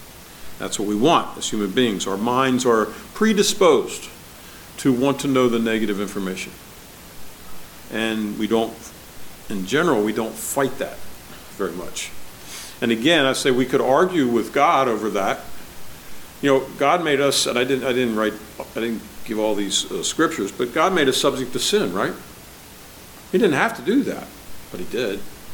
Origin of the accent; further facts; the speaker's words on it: Baltimore, Maryland, United States; But when I grew up in the Baltimore area, we had one of the stations, and I guess it's probably true in any large market, they call their news action news.